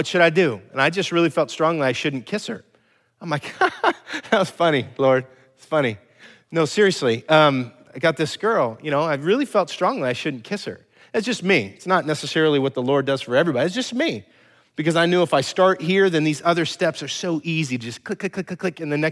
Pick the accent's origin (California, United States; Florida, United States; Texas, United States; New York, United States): California, United States; I mean, I'm from California, man. We don't do anything relationally very good.